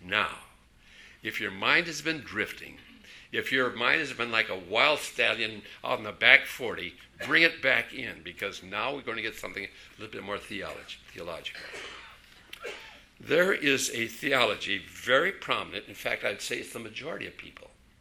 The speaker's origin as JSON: {"language": "English", "town": "Hinckley", "region": "Minnesota", "country": "United States", "tie": "born or raised there", "said": "But as you know, I grew up in Hinckley, Minnesota, where the men are men, and pansies are flowers, and the women are slightly above average. My dad had a hardware store in Hinckley."}